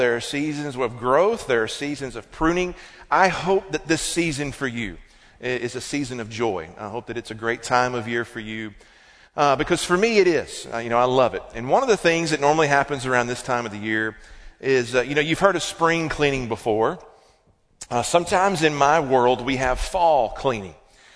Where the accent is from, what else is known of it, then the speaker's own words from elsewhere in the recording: Alabama, United States; going back to my childhood, growing up in Alabama, you have to kind of like college football.